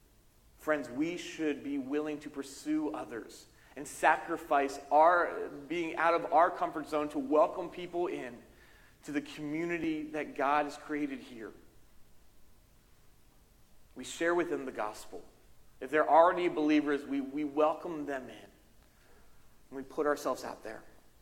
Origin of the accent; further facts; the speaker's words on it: Philadelphia, Pennsylvania, United States; And I grew up outside of Philadelphia, still that suburb, kind of still the culture here